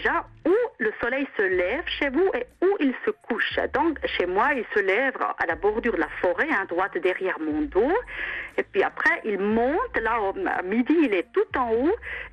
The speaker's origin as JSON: {"language": "French", "region": "German-speaking Switzerland", "country": "Switzerland", "lives_now": "France", "said": "Je suis suisse-allemande, ouais. Mais vu que j'habite en France"}